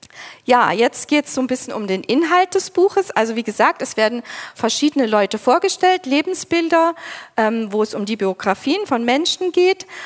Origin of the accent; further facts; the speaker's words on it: Marienberg, Saxony, Germany; ich komme hier aus dem Kreis Marienberg, bin hier aufgewachsen, habe in Olbernhau mein Abitur gemacht, war dann 2 Jahre lang bei einem christlichen Verlag als Praktikantin, habe in Marburg studiert, war dann kurz in Berlin